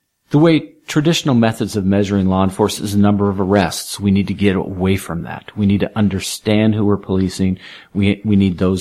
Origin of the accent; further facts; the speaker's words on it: California, United States; So, born and raised in San Diego County, so native here, and I really enjoy the county.